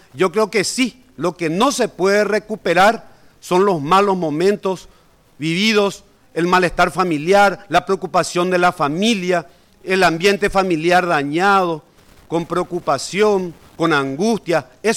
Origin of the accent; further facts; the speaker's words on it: Paraguay; realmente contento como paraguayo, como colorado